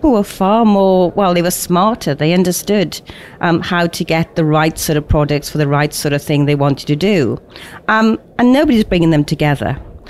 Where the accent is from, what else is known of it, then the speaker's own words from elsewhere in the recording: Wales, United Kingdom; I grew out in South Wales in the UK. I went to the local school. I was an only child of sort of older parents.